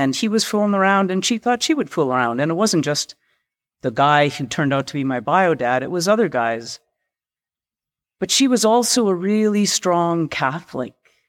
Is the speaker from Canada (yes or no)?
yes; Canada; I'm from Canada.